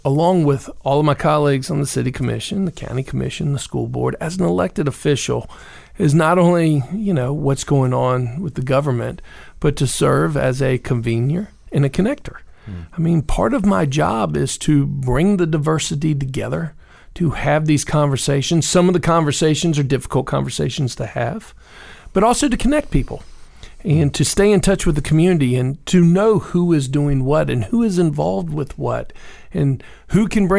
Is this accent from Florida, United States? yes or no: yes; Tallahassee, Florida, United States; But I was raised in Tallahassee.